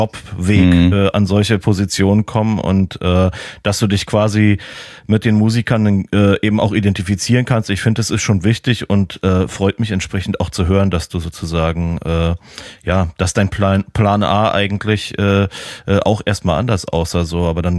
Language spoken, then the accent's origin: German; Berlin, Germany; Grüße in meine alte Heimat Berlin, die ich sehr vermisse.